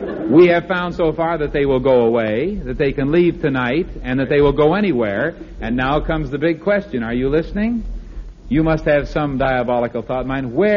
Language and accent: English; Canada; Oh, congratulations. I'm a Canadian myself. I had to join the club.